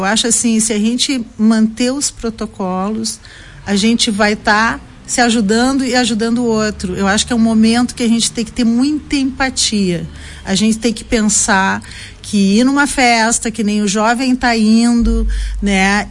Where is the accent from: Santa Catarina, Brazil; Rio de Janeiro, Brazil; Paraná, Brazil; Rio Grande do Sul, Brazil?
Rio Grande do Sul, Brazil; Porto Alegre; eu sou porto-alegrense, eu vim de Porto Alegre ontem